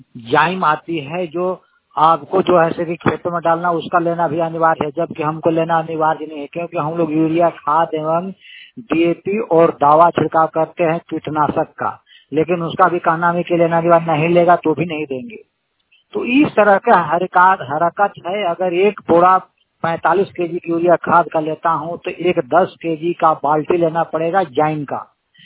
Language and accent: Hindi; Tugra, Jharkhand, India; now in Daltonganj, India; पलामू से मैं करीब अपने घर टुगरा गांव से करीब 16 किलोमीटर की दूरी पर डाल्टे में शहर में हूँ।